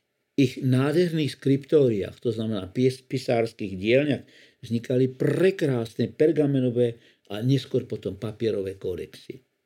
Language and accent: Slovak; Nitra, Nitra Region, Slovakia; Neviem, či by sme boli schopní my u nás doma v Československu, teda v Čechách, konkrétne vytvoriť tak perfektné podmienky pre takýto nádherný rukopis. No. A u nás v Nitre máme najstaršiu knižku, ktorá tu je.